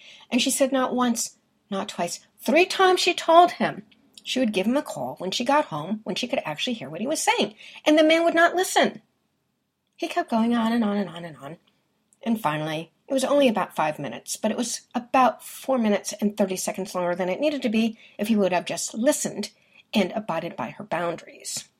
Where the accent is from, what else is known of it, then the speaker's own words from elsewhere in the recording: New York, United States; also born or lived in Boston; I was raised in New York. Maybe my attitude tells you this. Not the city, Westchester County, just to let you know, in the burbs. And I spent 35 years in Metro Boston area, mainly in the suburbs.